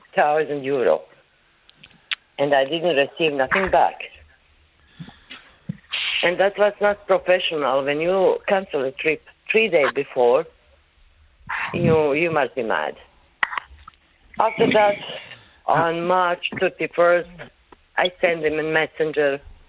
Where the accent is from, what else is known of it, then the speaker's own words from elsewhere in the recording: Croatia; English is a second language; Okay, I'm from Croatia.